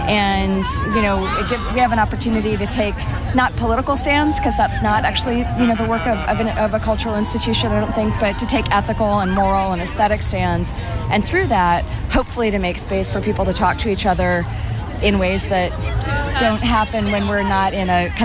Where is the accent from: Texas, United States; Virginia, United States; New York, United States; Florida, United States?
Virginia, United States; Richmond; I'm from Richmond, Virginia.